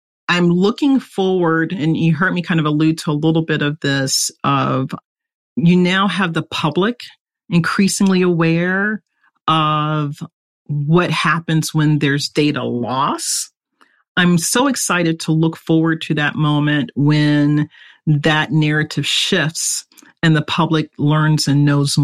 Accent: East Coast, United States; now in Redmond, United States; I come from the East Coast. So, you know, one of the going phrases I would use a lot is, I'm not a Pacific Northwesterner.

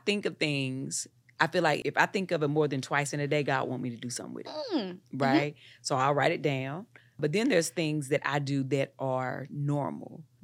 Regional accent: Eden, North Carolina, United States; And I grew up in Eden, North Carolina, child.

